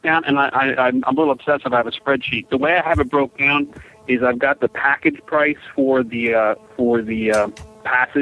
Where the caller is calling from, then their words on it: Bowling Green, Kentucky, United States; I am calling from Bowling Green, Kentucky.